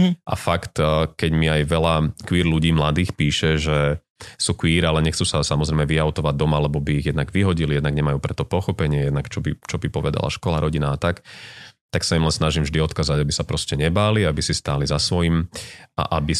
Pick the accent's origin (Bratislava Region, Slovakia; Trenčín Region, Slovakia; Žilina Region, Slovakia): Žilina Region, Slovakia; A my sme vyrastali, my sme sa normálne po lese naháňali, ja teda som pôvodne z Oravy